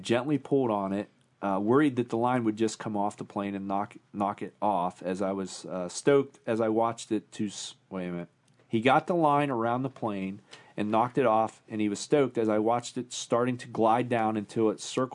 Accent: Costa Mesa, California, United States; I'm from Costa Mesa, California, and I have a crash story for you.

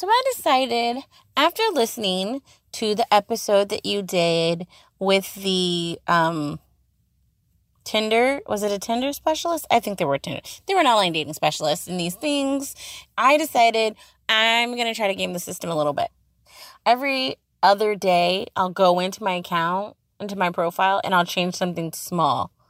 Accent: Puerto Rico; I'm Puerto Rican and I'm African American.

